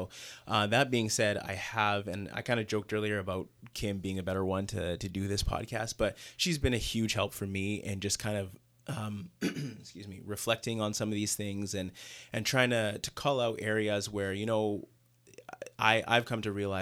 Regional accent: Canada; also born or lived in Nigeria; I was born in Nigeria. I only lived there for 1 year before my family moved to Canada.

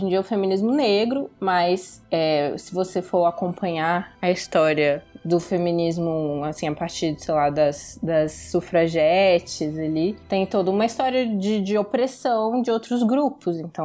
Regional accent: Recife, Pernambuco, Brazil; Minha cidade natal.

